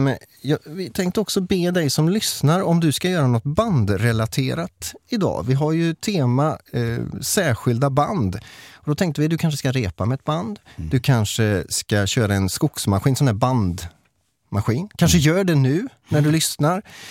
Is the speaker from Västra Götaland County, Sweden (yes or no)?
yes; Trollhättan, Västra Götaland County, Sweden; vi är också från Trollhättan